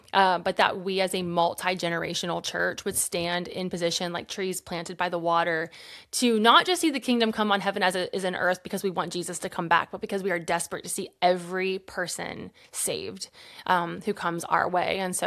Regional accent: Kentucky, United States; I have a pastor here in my hometown of Kentucky.

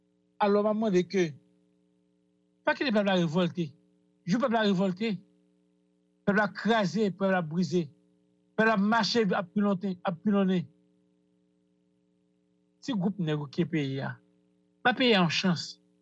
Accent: Haiti; en tant que haïtien, en tant que nègre naïf

